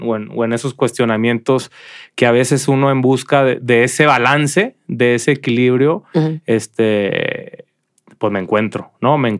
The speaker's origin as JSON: {"language": "Spanish", "town": "Culiacán", "region": "Sinaloa", "country": "Mexico", "moved": "yes", "lives_now": "Guadalajara, Mexico", "said": "ya llegué aquí a Guadalajara en el 97. Ya soy más tapatío que Guadalajara. Que Culiacán, perdón."}